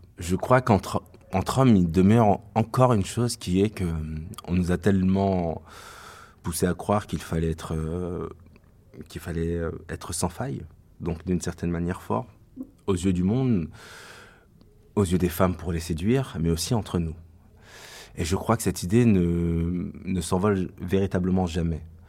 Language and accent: French; Paris, Île-de-France, France; je suis parisien, j'ai 31 ans.